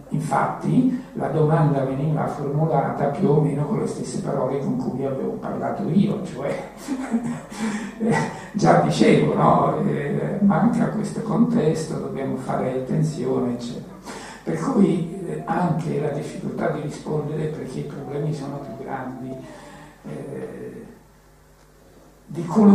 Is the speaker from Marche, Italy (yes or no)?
yes; Marche, Italy; born there; now in Rome, Italy; io ora sono un romano, sono nato nelle Marche, ma vivo a Roma.